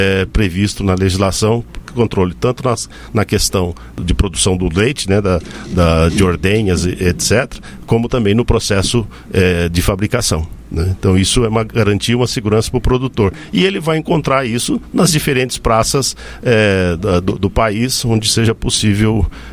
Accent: Campinas, São Paulo, Brazil; Eu sou de São Paulo, né? De Campinas.

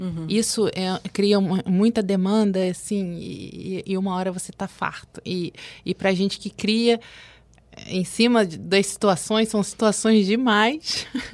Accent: São Paulo, Brazil; eu brincava lá na rua onde eu morei, na minha infância, em São Paulo.

